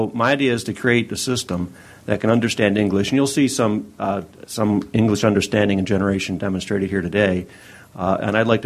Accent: Austin, Texas, United States; and I'm from Austin, and I just invite you to enjoy this wonderful wonderful hotel.

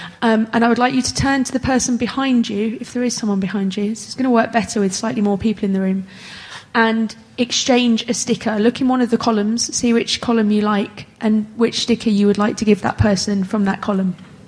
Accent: United Kingdom; but I'm British and I shouldn't be talking about the weather.

